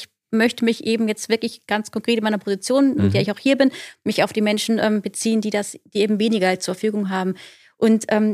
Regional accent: Austria; now in Landau, Germany; Ich komme aus Österreich, ja.

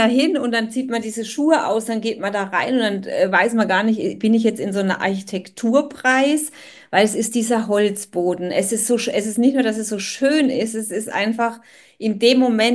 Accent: Bavaria, Germany; Also bei uns in Bayern.

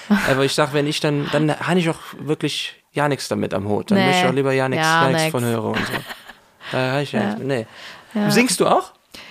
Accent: Cologne, North Rhine-Westphalia, Germany; ich bin ja Kölsche Jung

